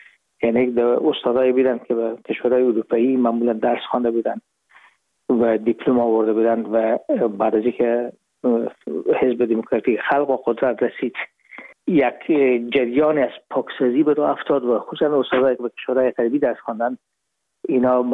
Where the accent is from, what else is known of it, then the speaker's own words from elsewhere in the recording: Herat, Afghanistan; moved away as an adult; also born or lived in Pakistan; now in Hamburg, Germany; از هرات از طریق زمینی داخل مرز ایران شدیم، از مرز ایران گذشتیم و داخل پاکستان و از پاکستان و قاچقی آمدیم به آلمان.